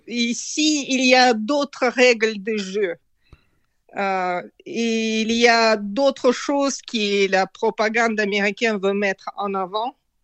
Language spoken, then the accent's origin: French; Almaty, Kazakhstan; j'ai grandi en Almaty, près des montagnes de Tian Shan, donc je suis habituée des montagnes.